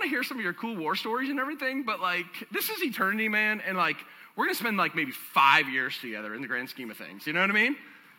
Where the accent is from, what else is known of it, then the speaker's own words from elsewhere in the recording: Boston, Massachusetts, United States; No, I'm a Bostonian, man. You can take the guy out of Boston, but you can't take the Boston out of the guy.